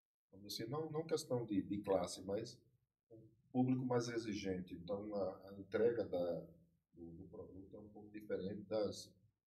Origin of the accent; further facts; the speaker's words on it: Afogados da Ingazeira, Pernambuco, Brazil; eu sou de uma cidade de Afogados da Ingazeira. Eu acredito que seja o único afogadense que trabalha na hotelaria.